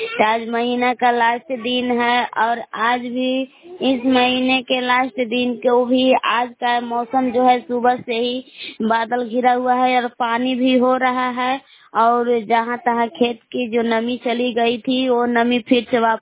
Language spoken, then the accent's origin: Hindi; Belav, Bihar, India; ग्राम बेलाव कैमूर बबुआ के निवासी हूँ।